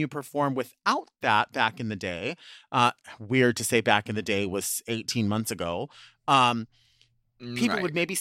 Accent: Long Beach, California, United States; always experienced generosity, especially in Long Beach. And maybe that's just because it's kind of like my hometown or whatever

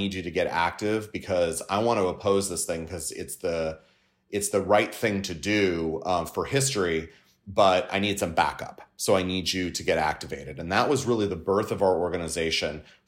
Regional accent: San Pedro, California, United States; now in Washington, United States; I'm a Californian. My residence is still home is San Pedro in the southern part of the city of L.A.

